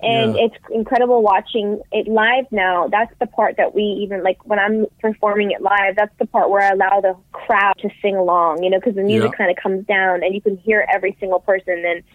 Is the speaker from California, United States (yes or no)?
no; New York City, New York, United States; Yeah, I grew up in New York City